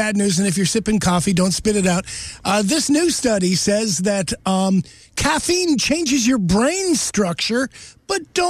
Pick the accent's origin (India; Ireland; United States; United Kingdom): Ireland; I just love it because I'm Irish, I guess.